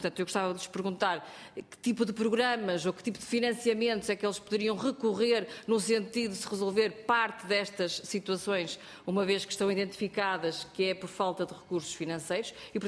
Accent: North, Portugal; Eu conheço alguns casos a norte do país, de onde eu venho

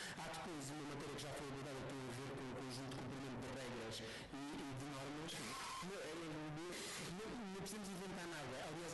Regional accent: Beja, Portugal; Eu sou de uma região, do distrito de Beja

